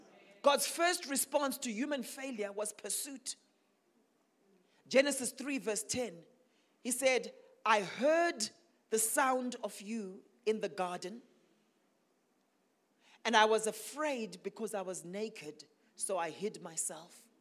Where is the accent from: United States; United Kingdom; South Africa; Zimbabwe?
Zimbabwe; Manicaland; I come from Zimbabwe. How many Zimbabweans here? Now, my people group, my tribe, we called Manyika people. Any Manyikas here? We called Manyika people, and we come from the eastern highlands of Zimbabwe